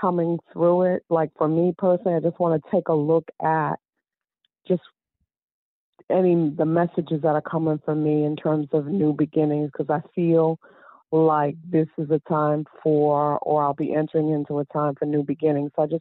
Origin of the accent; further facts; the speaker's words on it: New York, United States; I'm originally a New Yorker, and I do a large part of my work in New York, although I'm not there now.